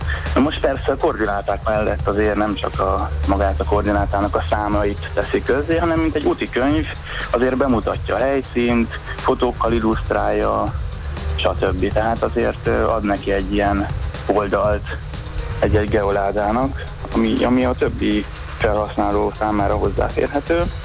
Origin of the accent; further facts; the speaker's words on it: Kecskemét, Bács-Kiskun, Hungary; Mivel én kecskeméti vagyok